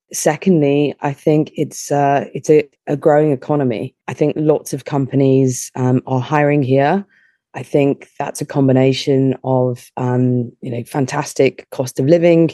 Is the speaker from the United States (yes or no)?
no; United Kingdom; I'm a Brit, right? I'm a Brit coming in.